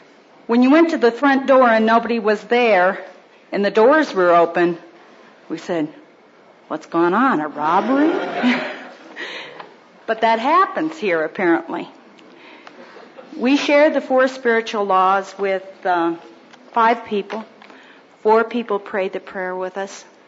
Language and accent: English; Washington, District of Columbia, United States; I'm from the National Capital in Washington, D.C.